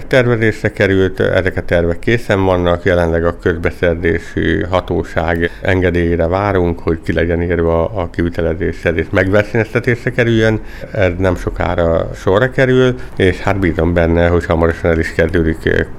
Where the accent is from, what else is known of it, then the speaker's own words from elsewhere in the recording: Miskolc, Borsod-Abaúj-Zemplén, Hungary; én nagyon szeretem a kilátót, mint építész, mint főépítész, mint miskolci